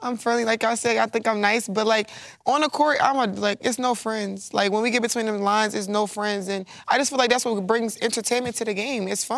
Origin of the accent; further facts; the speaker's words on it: Baltimore, Maryland, United States; I mean, I'm from Baltimore, where you kind of had to stand strong with what you were and who you are.